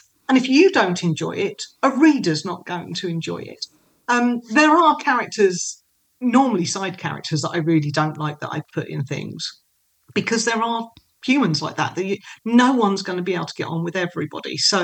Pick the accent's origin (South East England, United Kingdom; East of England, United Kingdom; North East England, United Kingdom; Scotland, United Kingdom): South East England, United Kingdom; I grew up in Kent and so I know London.